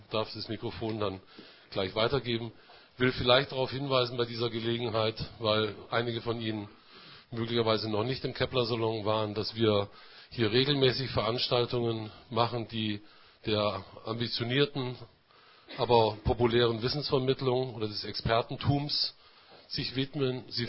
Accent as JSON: {"language": "German", "country": "Germany", "said": "Als Deutscher, gebe ich offen zu, weiß man über 1934 relativ wenig."}